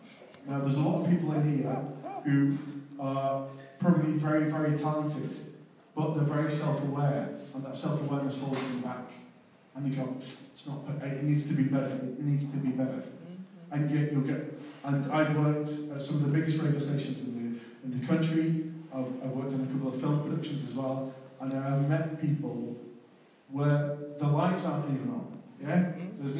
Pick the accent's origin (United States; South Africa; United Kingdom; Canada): United Kingdom; Manchester, North West England; And I'm born and bred in Manchester.